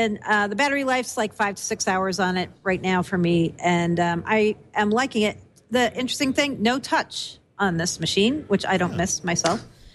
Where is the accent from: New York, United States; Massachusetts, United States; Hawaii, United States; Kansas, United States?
Massachusetts, United States; We're both from Massachusetts, so that came to our mind immediately when we heard this.